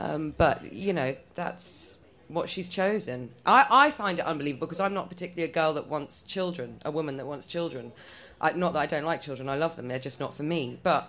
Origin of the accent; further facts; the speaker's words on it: Willesden Green, London, United Kingdom; first language Polish; I grew up... My first language was Polish. Went to Polish school in Willesden Green. So that's my Eastern European background.